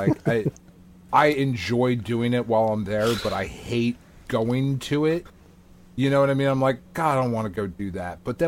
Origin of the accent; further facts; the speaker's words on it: New Jersey, United States; we're fucking schmucks from New Jersey.